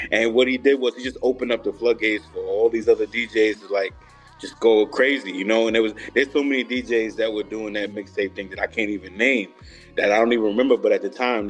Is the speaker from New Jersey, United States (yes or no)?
no; New York, United States; I grew up in New York, so it's nothing like going to Jamaica Avenue, bro, and getting those mixtapes.